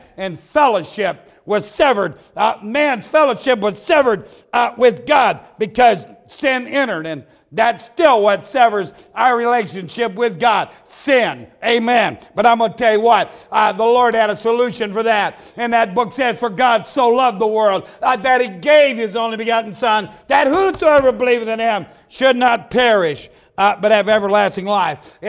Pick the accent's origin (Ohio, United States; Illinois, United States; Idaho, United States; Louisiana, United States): Ohio, United States; Toledo; All right, now, I grew up outside of Toledo, Ohio. And Toledo, Ohio is not a real big town, but it had a zoo, a pretty good zoo, amen, for the town.